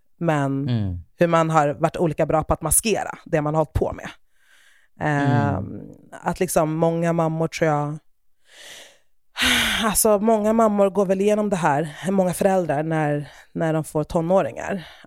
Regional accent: Stockholm, Stockholm County, Sweden; Men också såklart för att den utspelar sig i mina hemtrakter.

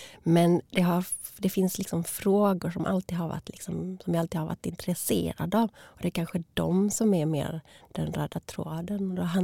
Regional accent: Malmö, Skåne, Sweden; jag är född liksom väldigt tidigt 80-tal.

